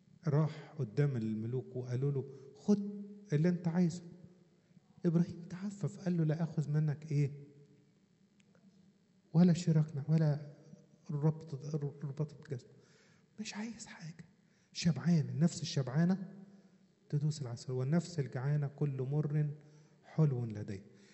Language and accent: Arabic; Upper Egypt, Egypt; عندنا في الصعيد يودوا يعني يزوروا